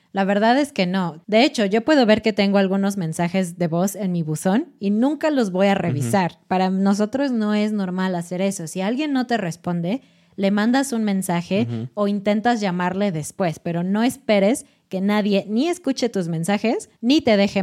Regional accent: Mexico City, Mexico; al menos en Ciudad de México, que es mi ciudad natal

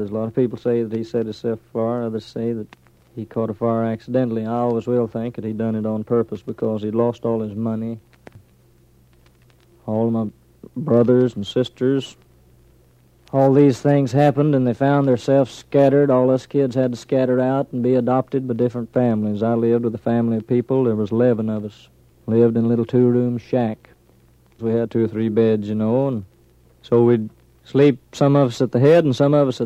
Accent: Okemah, Oklahoma, United States; born there; I was born there on July the 14th, 1912.

